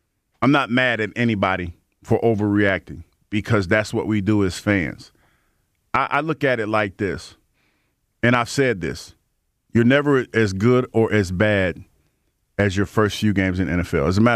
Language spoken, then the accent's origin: English; Florida, United States; In Florida. Right. I just thought that was a win for my home state.